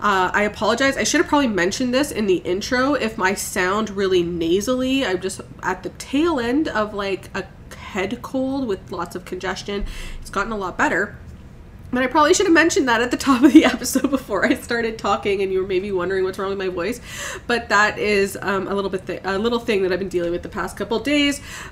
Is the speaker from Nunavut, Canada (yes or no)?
no; Ontario, Canada; We talked a lot about Ontario because we're both educators from Ontario